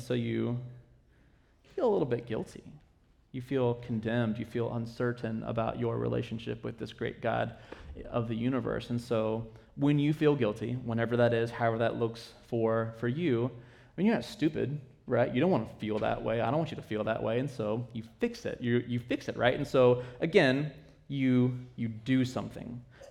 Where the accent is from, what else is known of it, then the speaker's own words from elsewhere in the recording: Ohio, United States; I mean, I'm from Ohio, right? So that looks like a mountain, and they're saying, no, that's a hill.